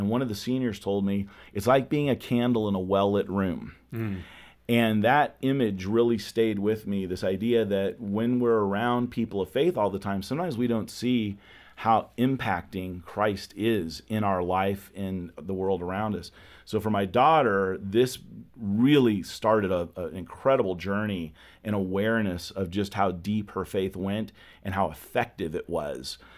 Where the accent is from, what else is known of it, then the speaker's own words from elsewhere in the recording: California, United States; So growing up in California, I wasn't in the Bible Belt, but my daughter grew up in the Bible Belt.